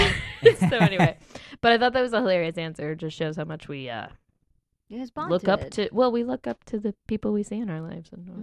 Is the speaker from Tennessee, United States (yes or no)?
no; Indiana, United States; But we, it doesn't mean we're not Hoosiers. We are. We're from Indiana.